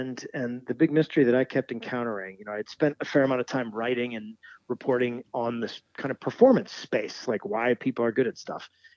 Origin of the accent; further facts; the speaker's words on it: Alaska, United States; Real fine. Real fine. That's growing up on Kachemak Bay. That was kind of the lingo there, listening to some of our neighbors.